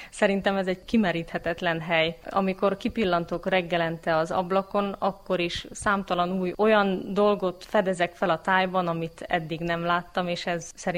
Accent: Csátalja, Bács-Kiskun, Hungary; Faluról származom, egészen konkrétan Baja környékéről, Csátaljáról. Ez egy kicsi falu

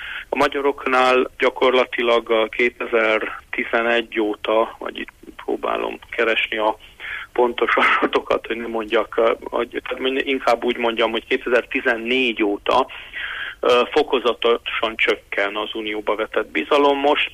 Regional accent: Transylvania, Romania; hogyha hasonló döntések születnének Romániában, akkor azt mi erdélyi magyarként megéreznék

